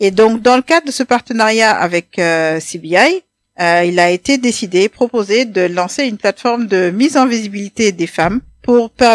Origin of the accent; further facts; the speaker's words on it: Saint-Louis, Senegal; je suis originaire de Saint-Louis, mariée et mère de 4 enfants.